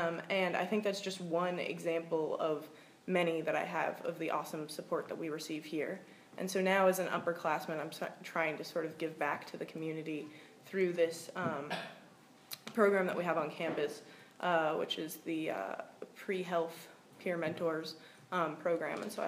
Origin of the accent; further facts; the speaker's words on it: California, United States; I'm a senior here at Amherst, majoring in chemistry. I'm from California